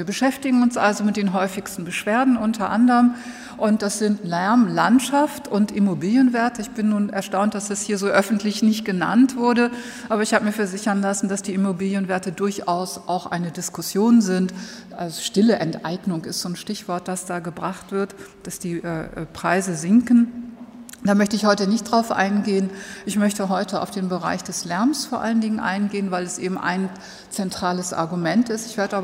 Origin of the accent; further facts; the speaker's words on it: Northern Germany, Germany; ich bin Norddeutscher, das lässt sich nicht vermeiden, aber ich bin des Österreichischen mächtig. Ich habe nämlich hier ein Jahr studiert und ich habe sogar das Oberösterreichisch verstanden.